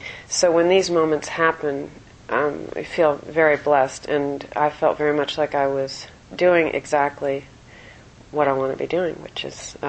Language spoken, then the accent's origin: English; San Francisco, California, United States; I grew up in San Francisco in the 70s and the 60s